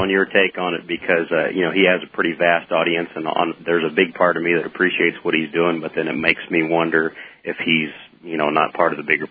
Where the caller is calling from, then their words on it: Missouri, United States; Missouri.